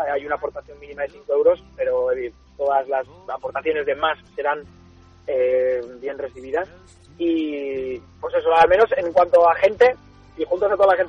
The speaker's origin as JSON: {"language": "Spanish", "town": "Valencia", "region": "Valencian Community", "country": "Spain", "said": "todos somos de aquí de Valencia"}